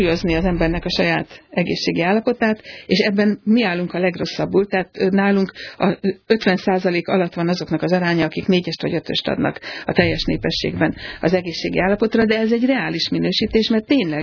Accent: Hungary; miért van az, hogy mondjuk a svájciak vagy az írek sokkal boldogabbak, mint mi magyarok vagyunk.

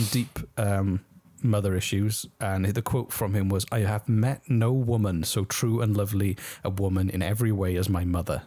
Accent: United Kingdom; I call it maths because I'm British.

